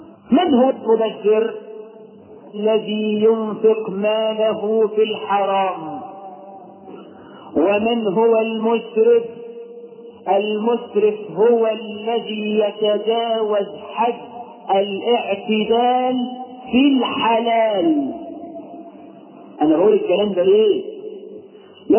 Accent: Egypt; وإحنا عندنا في مصر

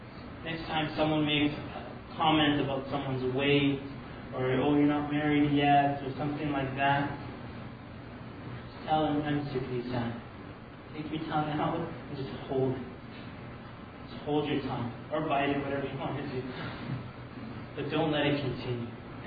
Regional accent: Canada; where I was growing up in Canada

